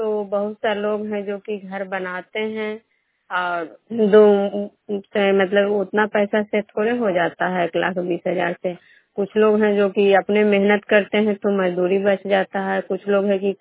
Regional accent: Bishnupur, Bihar, India; मैं बिष्णुपुर ग्राम खजरा पंचायत नालंदा जिला नवनौसा प्रखंड के निवासी हैं।

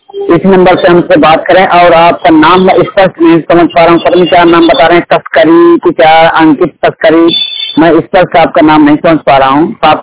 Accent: Banda, Uttar Pradesh, India; में बांदा उत्तर प्रदेश का मूल निवासी हूँ।

